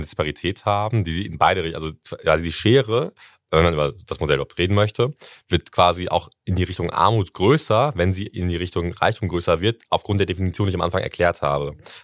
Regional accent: North Rhine-Westphalia, Germany; ich komme ja aus dem Ruhrgebiet

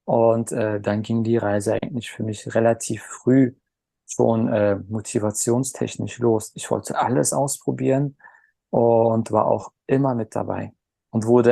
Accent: Berlin, Germany; born there; geboren bin ich 1988 in Berlin. Meine Eltern sind aus der Türkei gekommen. Mein Großvater war Gastarbeiter hier in Berlin.

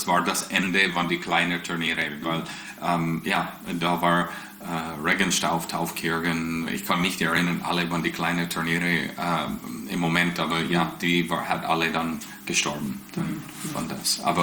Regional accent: Western Canada, Canada; German is a second language; now in Switzerland; Nein, ich komme aus dem Westen

